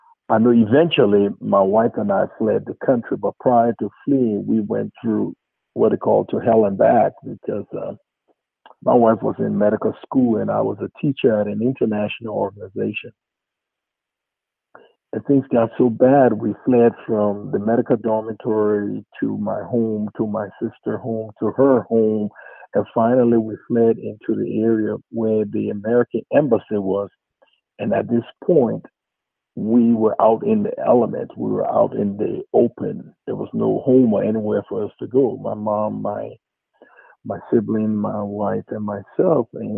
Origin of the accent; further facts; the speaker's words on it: Liberia; moved away as an adult; now in United States; I was born in Liberia, raised in Liberia until I was about 31 years old before transitioning to this great state.